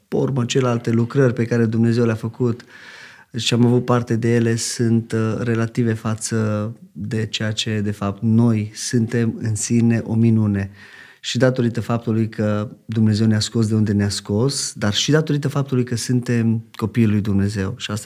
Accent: Oradea, Bihor County, Romania; also born or lived in United States; now in Orșova, Romania; Nu provin din Orșova, eu sunt deloc din Oradea.

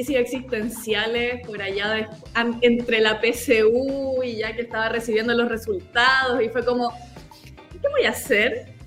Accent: Peñaflor, Santiago Metropolitan Region, Chile; crecí en Santiago, en Peñaflor más específicamente

